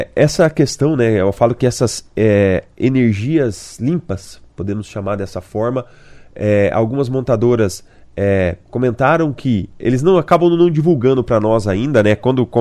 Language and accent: Portuguese; Paraná, Brazil; sempre nos machucou como paranaense